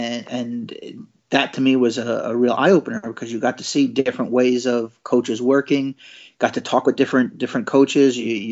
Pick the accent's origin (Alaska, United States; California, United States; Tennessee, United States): California, United States; also born or lived in New York; I grew up, I was born just outside New York City, but I pretty much grew up in California. And, you know, that for me was where I learned the game.